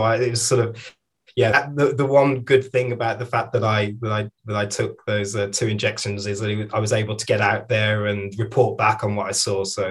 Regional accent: United Kingdom; I'm just a British guy who doesn't really have a side, you know, in terms of, I'm not Canadian

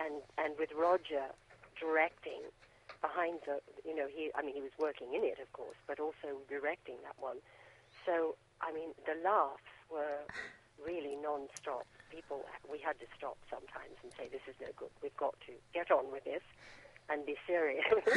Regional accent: Australia; I come from Australia, which has got the most amount of deadly creatures that I think than almost anywhere in the world, and I grew up there

